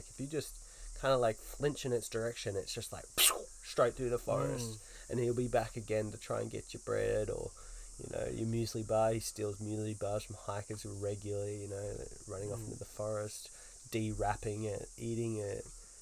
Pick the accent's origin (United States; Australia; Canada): Australia; now in New Zealand; And I'm from Australia originally, so I would love to return to Australia. Been in New Zealand a decade now